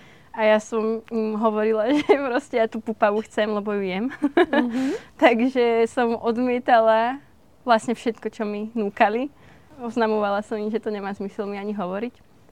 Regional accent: Piešťany, Trnava Region, Slovakia; lebo pochádzame z mesta, z Piešťan.

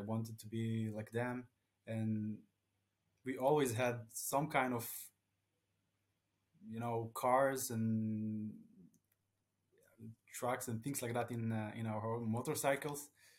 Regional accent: Israel; Yeah, so basically you started with my childhood, but when I grew up here in Israel, we had zero motorsports, like none.

